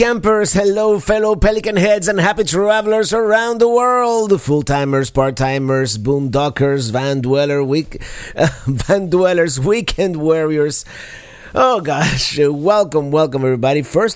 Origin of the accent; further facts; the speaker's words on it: Florida, United States; I've kind of neglected my home state of Florida for a long time